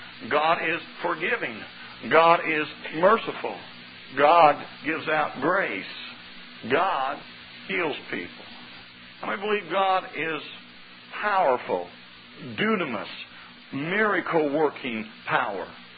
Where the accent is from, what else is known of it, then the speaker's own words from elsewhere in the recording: Indiana, United States; I'm from Indiana, and I pastor a church there.